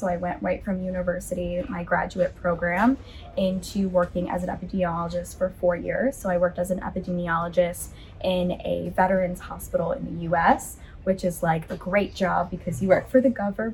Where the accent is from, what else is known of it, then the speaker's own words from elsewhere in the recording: Massachusetts, United States; So I grew up in Massachusetts. So everybody knows Massachusetts from Boston, but I actually grew up on the other side of the state. So closer to upstate New York and Vermont.